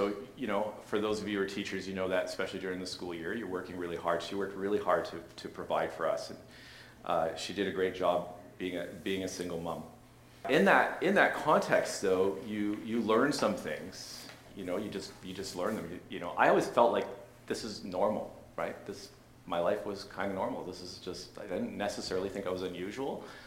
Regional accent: Montreal, Quebec, Canada; So anyways, we succeeded in sneaking our animals to Montreal. My growing up in Montreal

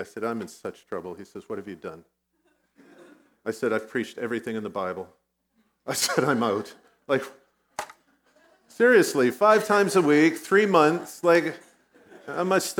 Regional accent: Vietnam; first language Vietnamese; English is a second language; Growing up in Vietnam, I don't think I remember anybody who honestly believed that safety was guaranteed.

